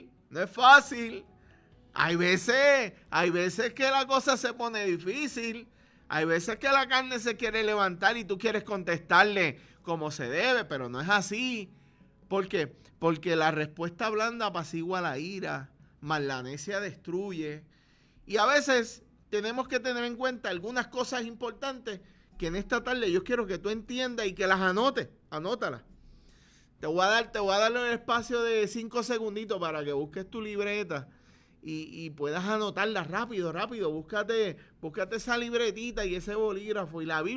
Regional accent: Lares, Puerto Rico; Acá los que somos de Lares sabemos de lo que estamos hablando.

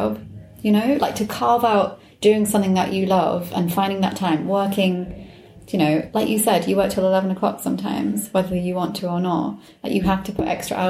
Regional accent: Wales, United Kingdom; now in London, United Kingdom; I was brought up in West Wales. I don't know if I would have made the jump to move to London 11 years ago.

